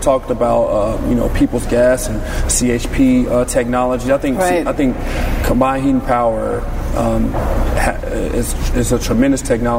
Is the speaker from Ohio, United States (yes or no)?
yes; Dayton, Ohio, United States; now in Pittsburgh, United States; I'm from Dayton, Ohio.